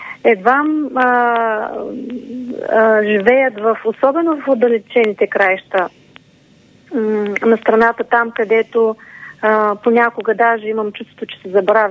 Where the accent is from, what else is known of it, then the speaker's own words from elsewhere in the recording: Haskovo Province, Bulgaria; В Хасково, аз съм от Хасковският район, да.